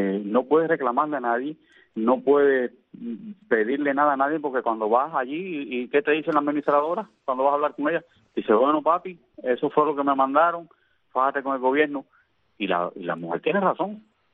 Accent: Cuba; Pero como cubano

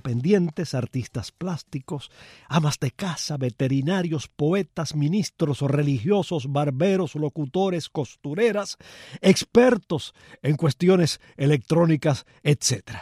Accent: Cuba; Soy un cubano más

